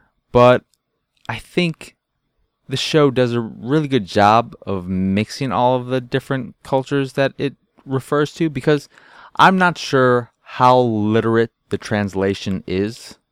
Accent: United States; because I am an American and everything that comes out of my mouth is BS, pretty much.

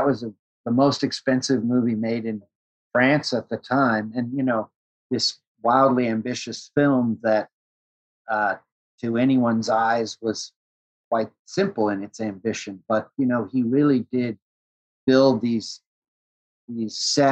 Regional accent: New York City, New York, United States; I grew up in New York, and my parents were pretty cultured

